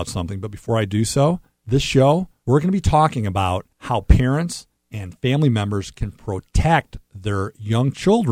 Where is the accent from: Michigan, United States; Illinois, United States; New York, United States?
Michigan, United States; Detroit; formerly practicing law out of Farmington Hills, Michigan, born and raised in Metro Detroit, as you were.